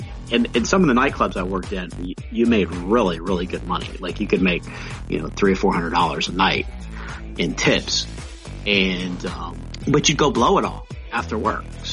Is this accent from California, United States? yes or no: no; Louisville, Kentucky, United States; I grew up in Louisville, Kentucky, and spent a lot of time on my grandparents' farm in the summers.